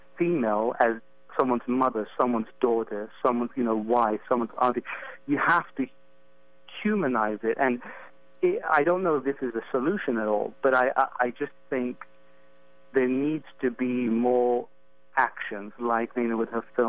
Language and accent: English; England, United Kingdom; I was raised, born and raised in England. I had two sisters.